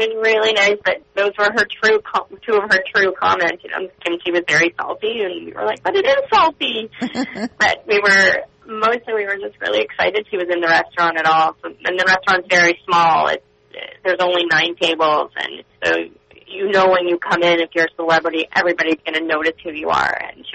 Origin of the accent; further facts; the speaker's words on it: Canada; I am Canadian.